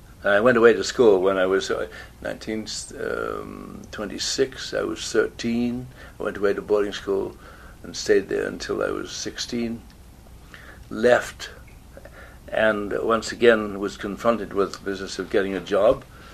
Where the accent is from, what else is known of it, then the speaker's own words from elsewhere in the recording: Salt Spring Island, British Columbia, Canada; born there; And I was born on Salt Spring, May 15th, 1913. I was a twin.